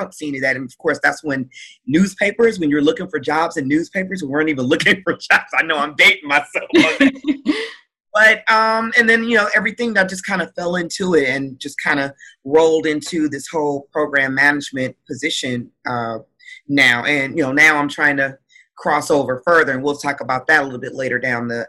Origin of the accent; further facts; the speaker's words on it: Detroit, Michigan, United States; I'm originally from Detroit, Michigan.